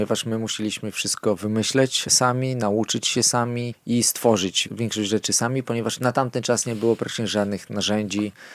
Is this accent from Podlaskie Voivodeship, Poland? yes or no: yes; Białystok, Podlaskie Voivodeship, Poland; Ja jestem rodowitym białostoczaninem. Moja żona jest również spod Białegostoku, tak więc całe życie spędziliśmy tutaj.